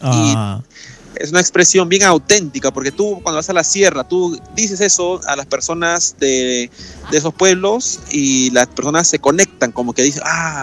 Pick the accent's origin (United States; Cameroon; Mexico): United States; Yo crecí, claro, en Estados Unidos.